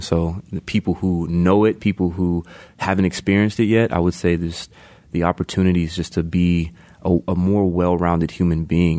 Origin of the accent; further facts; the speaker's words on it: Pensacola, Florida, United States; So I came from Pensacola, Florida. And if you know anything about Pensacola, Florida, you know it's not diverse.